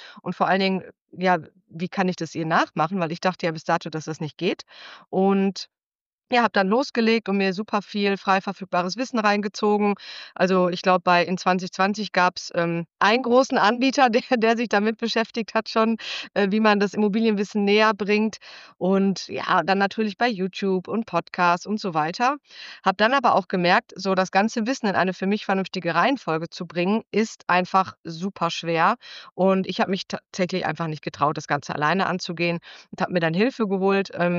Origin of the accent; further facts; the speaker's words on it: North Rhine-Westphalia, Germany; also born or lived in Cologne; ich komme aus dem Ruhrgebiet, also ich wohne in Gelsenkirchen, bin hier im Kreis Recklinghausen auch aufgewachsen, hatte einen kurzen Abstecher in Köln, aber bin jetzt mittlerweile auch wieder hier im Ruhrgebiet gelandet